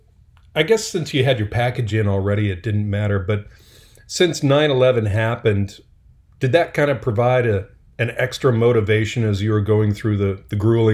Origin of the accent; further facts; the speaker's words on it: Midwest, United States; I'm from the Midwest as well.